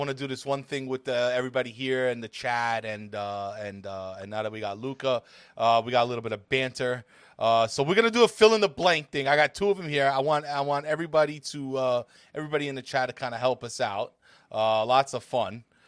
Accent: Astoria, New York, United States; So I'm from Astoria. It makes me like 5% Greek.

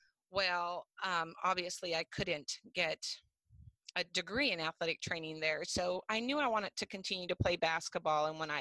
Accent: Gallup, New Mexico, United States; I am originally from Gallup, New Mexico.

